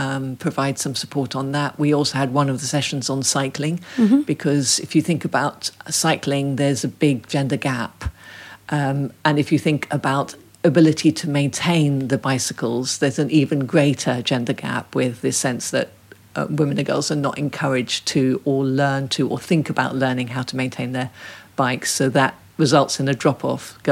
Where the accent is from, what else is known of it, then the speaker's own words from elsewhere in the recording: Ethiopia; It's a really interesting country. And of course, I mean, I don't have a comparator. That's where I grew up.